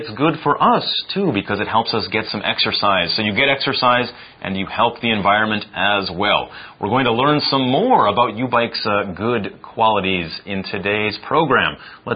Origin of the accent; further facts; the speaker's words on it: Saskatoon, Saskatchewan, Canada; I am from a very small city, and it's kind of hard to say for a lot of people. It's called Saskatoon.